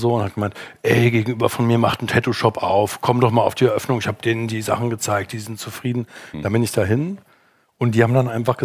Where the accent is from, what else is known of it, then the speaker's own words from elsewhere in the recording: Darmstadt, Hesse, Germany; Also ich komme ja eigentlich aus Darmstadt, bei Frankfurt